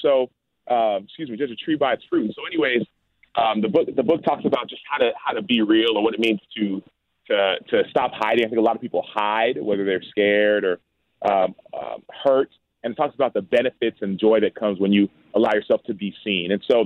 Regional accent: Nigeria; So I grew up in Nigeria. My parents are from Nigeria

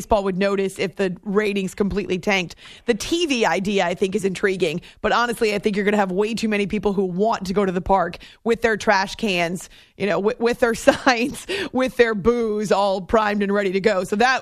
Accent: New Hampshire, United States; So when I learned how to drive, I was 16. I was growing up in New Hampshire.

